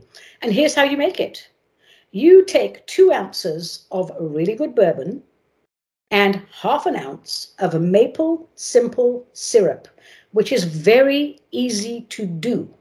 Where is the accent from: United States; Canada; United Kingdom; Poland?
United Kingdom; England; I was raised in England. I love Christmas, or Crimbo, as we call it there.